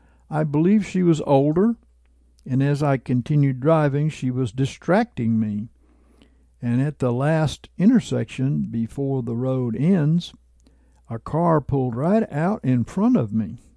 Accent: Maceo, Kentucky, United States; It was in the hometown where I was raised in Maceo, Kentucky.

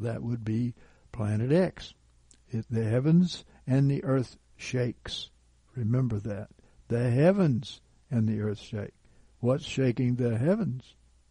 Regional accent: Gulf Coast, United States; And I come from the Gulf Coast, where hurricanes and even huge hurricanes came.

